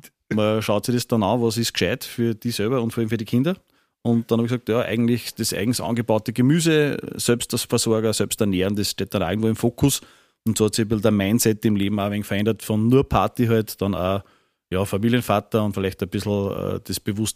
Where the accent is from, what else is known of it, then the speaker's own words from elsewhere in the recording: Linz, Upper Austria, Austria; born there; now in Ried im Traunkreis, Austria; Also ich bin eigentlich ein gebürtiger Linzer, lebe jetzt aber in Ried im Traunkreis.